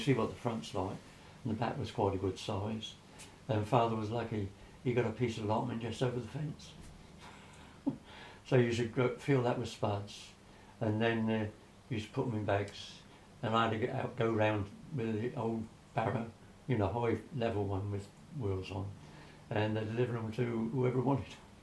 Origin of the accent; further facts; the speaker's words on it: Ryde, South East England, United Kingdom; born there; now in Bordon, United Kingdom; I was born on the Isle of Wight.